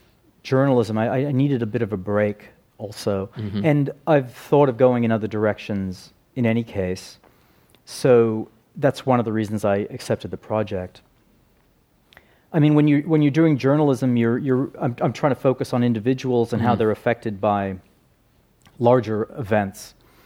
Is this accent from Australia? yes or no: yes; Australia; I grew up in Australia, so I didn't hear just my parents' stories about Malta, where the family was born